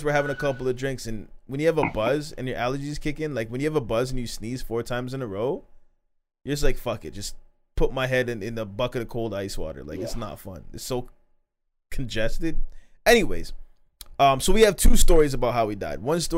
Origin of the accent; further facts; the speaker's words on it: Canada; bro, being a Canadian, I should know this shit